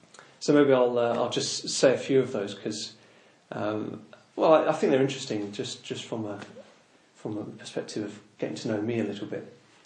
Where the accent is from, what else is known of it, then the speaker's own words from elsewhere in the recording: Oxford, South East England, United Kingdom; I come from Oxford. I don't know whether you said that, but I live in Oxford, in England.